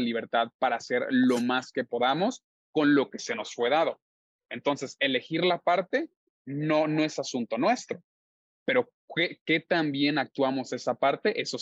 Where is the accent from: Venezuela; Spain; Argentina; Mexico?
Mexico; por ejemplo, tú y yo siendo mexicanos